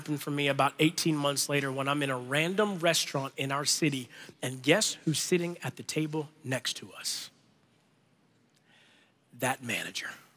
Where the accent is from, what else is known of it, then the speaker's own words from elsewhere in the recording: Florida, United States; I'm from Florida, so in the same way I walk up to an orange tree and I don't expect to get an apple.